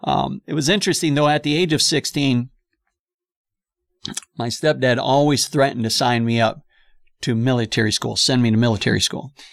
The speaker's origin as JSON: {"language": "English", "town": "Buffalo", "region": "New York", "country": "United States", "tie": "born or raised there", "said": "I grew up in Buffalo, New York. We grew up in the ghetto. My family did. It was a very broken part of the city."}